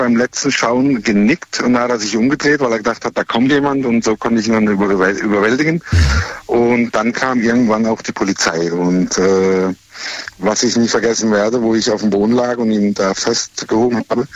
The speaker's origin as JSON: {"language": "German", "country": "Germany", "tie": "born there", "said": "Ich bin ein getürkter Deutscher. Ich bin in Deutschland geboren und bin Deutscher mit türkischem Blut, ja."}